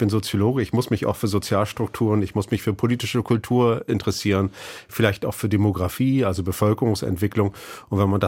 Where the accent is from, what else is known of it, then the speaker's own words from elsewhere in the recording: Rostock, Mecklenburg-Vorpommern, Germany; ich bin ja Rostocker